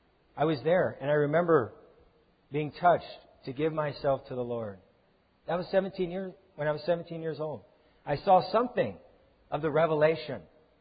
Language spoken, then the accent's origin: English; Long Beach, California, United States; I grew up in Long Beach